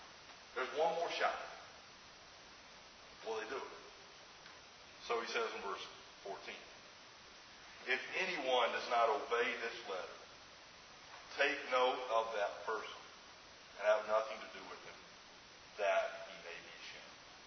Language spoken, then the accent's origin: English; the South, United States; I remember growing up in the South, they would say, this guy has been marked.